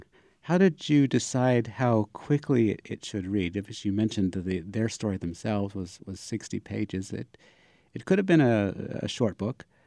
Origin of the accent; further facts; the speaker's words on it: Savannah, Georgia, United States; Well, I'm from Savannah, and I was a tour guide there for many years, also a news producer there.